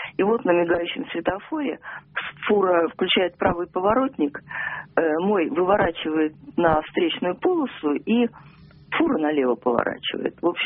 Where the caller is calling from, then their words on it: Moscow Oblast, Russia; из Подмосковья.